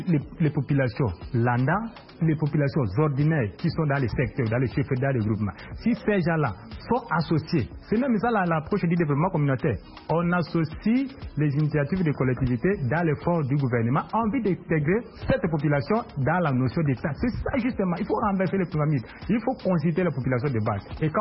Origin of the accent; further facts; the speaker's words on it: DR Congo; chez moi, en RDC